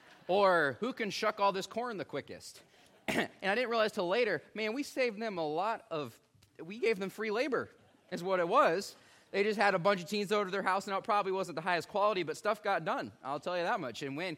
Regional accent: Midwest, United States; But we had some activities growing up in the Midwest where we're surrounded by corn and soybeans.

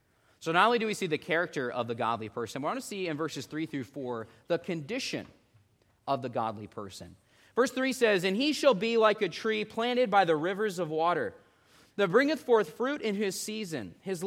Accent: Illinois, United States; Now, I think where I grew up in Illinois, we had a lot of trees.

